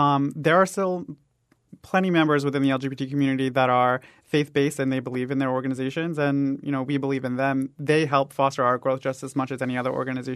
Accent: New York City, New York, United States; now in Southwest Florida, United States; I'm originally from New York City. So my idea of Pride in the past has been coming from a larger city. So I've been in Southwest Florida now for 5 years

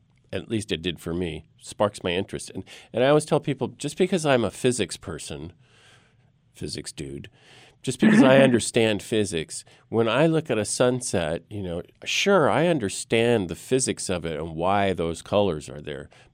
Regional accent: Malibu, California, United States; I grew up in Malibu.

